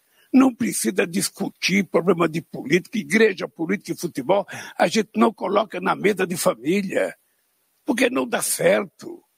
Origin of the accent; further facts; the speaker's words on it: Brazil; eu sou brasileiro e não desisto nunca.